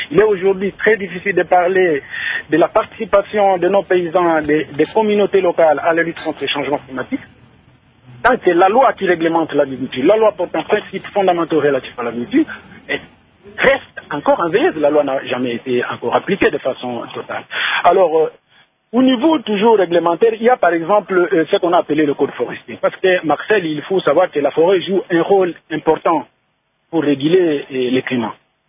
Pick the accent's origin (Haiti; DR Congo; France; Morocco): DR Congo; chez nous, en République démocratique du Congo